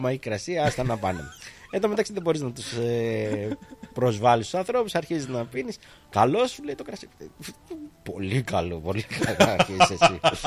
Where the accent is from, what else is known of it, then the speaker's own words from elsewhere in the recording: Athens, Attica, Greece; Γιατί εγώ γεννήθηκα και μεγάλωσα στην Αθήνα